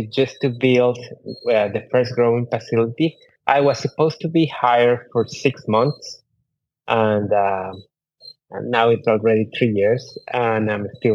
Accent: Ecuador; English is a second language; moved away as an adult; I'm originally from South America, specifically from Ecuador. But I moved overseas about 19 years ago.

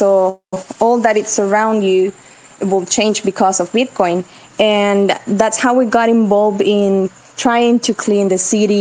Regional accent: El Salvador; as a Salvadorian, so I'm not from Berlin. So we were living, Gerardo and I were living in San Salvador.

